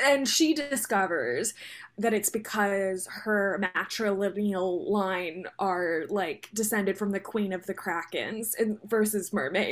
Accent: Maryland, United States; I went to the beaches in Delaware. I'm from Maryland, went there every once in a while

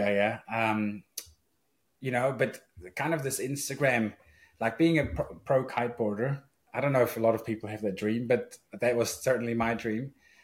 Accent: Switzerland; now in New Zealand; my dad's from New Zealand. He's Kiwi, although he lives in New Zealand. He lives in Switzerland. I grew up in Switzerland. So I always had the passport.

